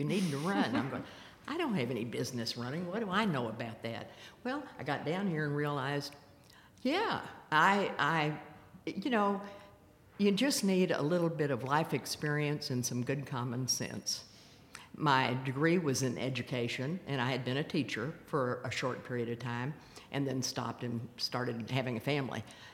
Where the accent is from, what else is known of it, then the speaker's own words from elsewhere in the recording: Houston, Texas, United States; I was born and raised in Houston.